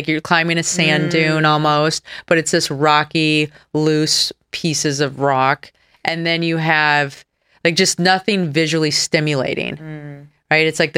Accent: Michigan, United States; Like, I grew up in Michigan. We went sailing, so you had wind.

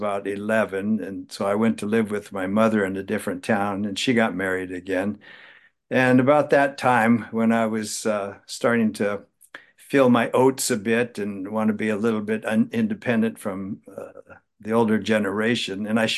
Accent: California, United States; Yeah, I was born in 1951, and so I actually lived in a really rural area in the northern part of California

